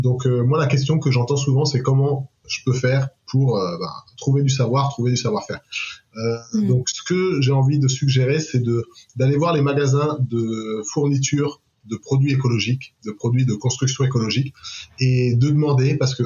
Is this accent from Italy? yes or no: no; Gabon; moved away; also born or lived in France / Germany; je suis un peu un déraciné. Je suis né au Gabon, j'ai grandi là-bas, après je suis arrivé en France, on habitait en Allemagne, j'ai fait des saisons